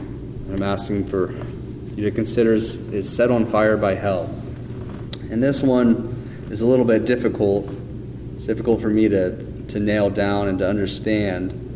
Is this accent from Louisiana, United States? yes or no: yes; Louisiana, United States; also born or lived in Kansas; I'm actually from Louisiana, so we have a lot of, originally, been in Kansas most of my life